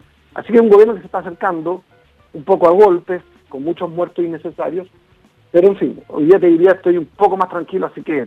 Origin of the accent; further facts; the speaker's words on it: Chile; Por eso cuido mis palabras en esta entrevista, porque no estoy ante mi pueblo.